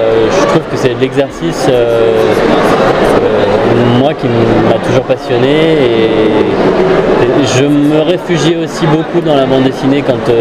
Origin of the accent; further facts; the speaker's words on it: Paris, Île-de-France, France; parce que je suis parisien moi